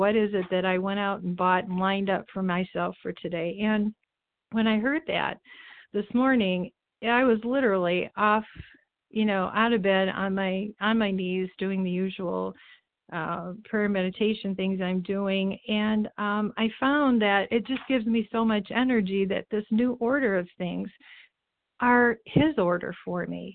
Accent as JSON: {"language": "English", "town": "Oregon", "region": "Ohio", "country": "United States", "said": "I'm from Oregon, Ohio"}